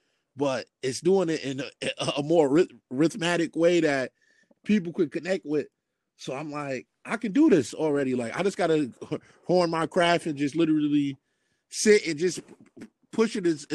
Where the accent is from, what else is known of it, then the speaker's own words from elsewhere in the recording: New Jersey, United States; again, I'm from Jersey. I'm from the East Coast. So I would be up here, but a lot of times in the summers, I would go down south to South Carolina.